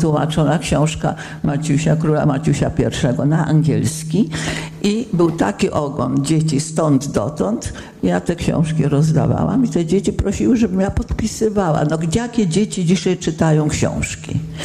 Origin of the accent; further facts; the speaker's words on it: London, United Kingdom; Jestem z Londynu, tak jak moi przyjaciele tutaj.